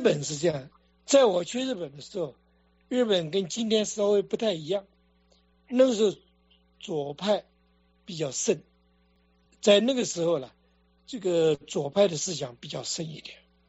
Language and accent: Chinese; China; now in Japan; 尤其是我们中国人呢， 能够看得懂日文的话